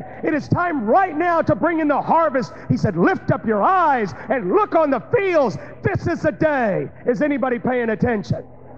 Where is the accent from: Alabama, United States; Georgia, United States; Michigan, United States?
Alabama, United States; when I was a kid growing up in Alabama, I decided one day that I was going to be a pumpkin king.